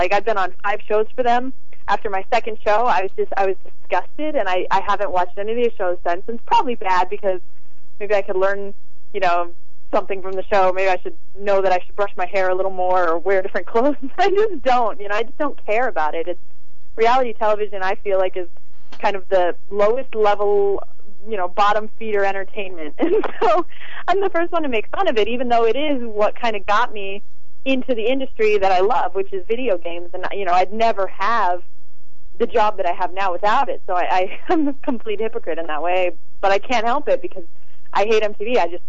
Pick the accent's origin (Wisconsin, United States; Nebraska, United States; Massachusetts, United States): Wisconsin, United States; keep in mind, I'm from Wisconsin, so I'm not much of a Hollywood kind of type